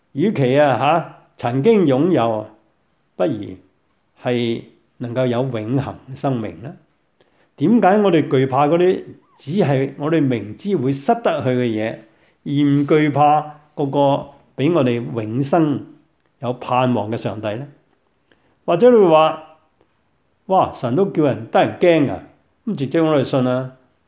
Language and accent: Chinese; China; 尤其是我們中國人往往是在恐懼裡面生存。